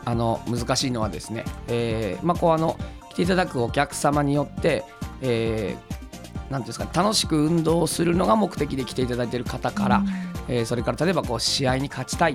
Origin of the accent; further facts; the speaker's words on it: Tateyama, Toyama, Japan; moved away as an adult; 僕は立山町の出身で、大学はその県外にですね、愛知県の方へ、行ってまいったんですけども、その時にそのまあ一人暮らしをすることになりましてですね